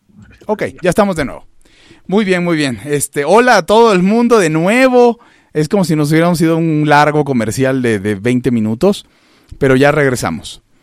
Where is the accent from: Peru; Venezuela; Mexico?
Venezuela; born there; yo nací en Venezuela y me tocó ver cómo el país se lo llevó el comunismo